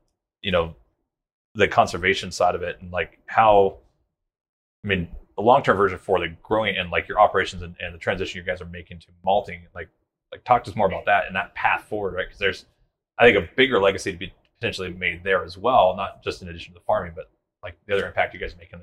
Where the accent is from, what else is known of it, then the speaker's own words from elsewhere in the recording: California, United States; Well, growing up in California, I grew up in a major agricultural area, right?